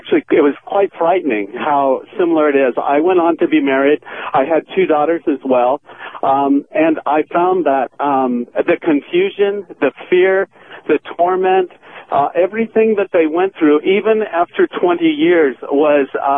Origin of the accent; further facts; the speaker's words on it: Idaho, United States; now in Palm Springs, United States; I'm calling from Palm Springs. I'm gay, and I was raised in Idaho on a cattle ranch